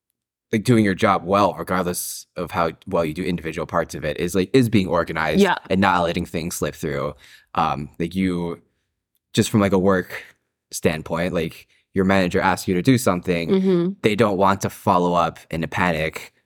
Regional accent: East Coast, United States; I grew up on the East Coast.

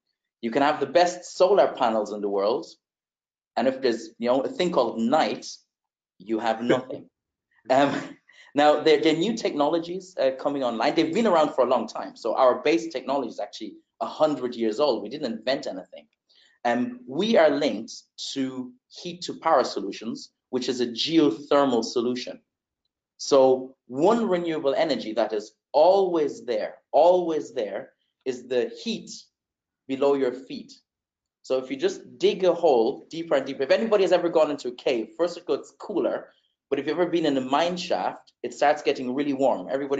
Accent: Germany; also born or lived in Netherlands / Uganda; A Ugandan mother, Irish father. I grew up in various countries. I was actually born in Germany. I grew up in Germany, the Netherlands, spent some time in Uganda, East Africa, where I still have family to this day.

